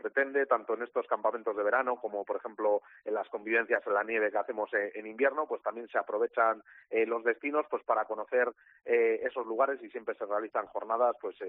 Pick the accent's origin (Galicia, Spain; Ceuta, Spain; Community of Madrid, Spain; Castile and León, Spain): Castile and León, Spain; Becerril de Campos; una prueba que me hace especial ilusión por ser mi pueblo, por ser en Becerril de Campos